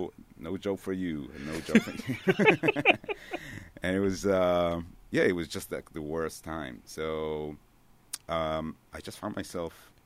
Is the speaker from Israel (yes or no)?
yes; Israel; English is a second language; moved away as an adult; now in Brooklyn, United States; I come from Israel. Like, I lived all my life in Israel.